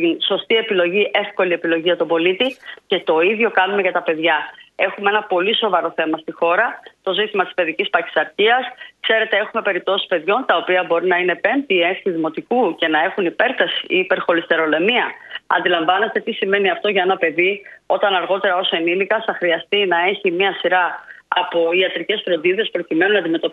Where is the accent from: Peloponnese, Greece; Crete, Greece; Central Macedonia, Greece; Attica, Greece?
Crete, Greece; Είμαι από την Κρήτη, από ένα κριτικό χωριό.